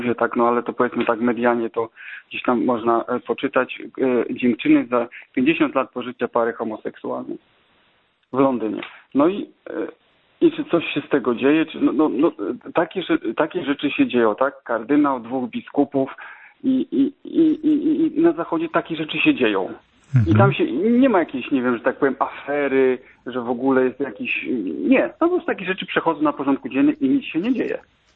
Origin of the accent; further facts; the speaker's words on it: Warsaw, Masovian Voivodeship, Poland; Ja generalnie pochodzę z Warszawy, razem z żoną, tam się urodziliśmy, ale parę lat temu się przenieśliśmy.